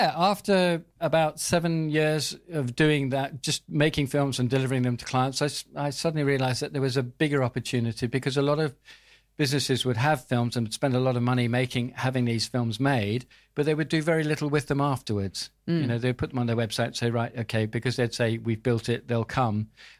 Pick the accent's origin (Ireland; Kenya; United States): Kenya; born there; I was born in Kenya, actually.